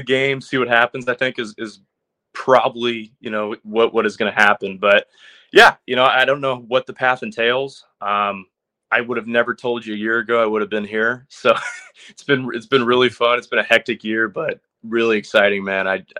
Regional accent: California, United States; Well, I grew up in SoCal. So I was an Angels fan my whole life.

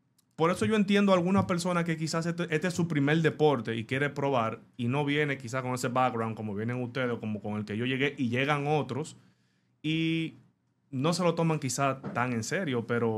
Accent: Azua, Dominican Republic; yo soy de Asua, eso del sur de acá del país.

